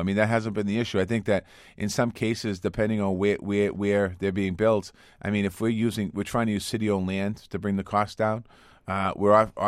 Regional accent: Boston, Massachusetts, United States; I mean, I grew up on Taft Street in Dorchester. I talk about the story all the time. And I have all three families on my street that I grew up with. My mother still lives there.

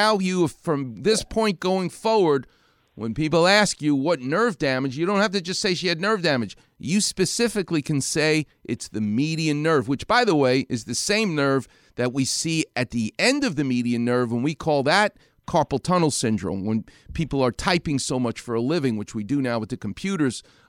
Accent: New York, United States; And I'm going to tell you, and that's because I'm a New Yorker, which is in me.

